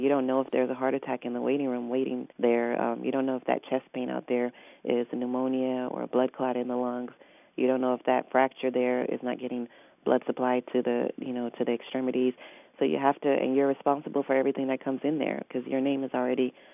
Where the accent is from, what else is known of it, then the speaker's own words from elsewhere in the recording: Atlanta, Georgia, United States; also born or lived in Ibadan, Nigeria / Tuskegee, Alabama; I've lived in the U.S. since I was about 8 years old. I lived in Tuskegee, Alabama for a couple of years and eventually moved to Atlanta, Georgia around high school.